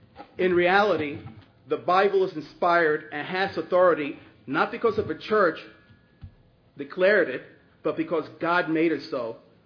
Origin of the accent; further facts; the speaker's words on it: New York City, New York, United States; Growing up in New York City, I was brought up a Catholic.